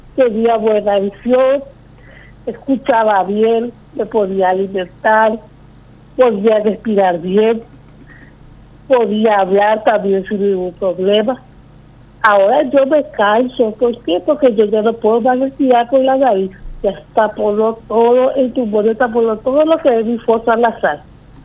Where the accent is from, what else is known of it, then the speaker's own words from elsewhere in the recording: Paraguay; Todos somos paraguayos y paraguayos